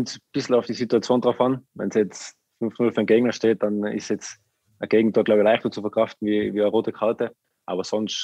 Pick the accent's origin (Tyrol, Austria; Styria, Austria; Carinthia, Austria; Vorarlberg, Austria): Tyrol, Austria; als Tiroler war es nicht immer so einfach bei ihm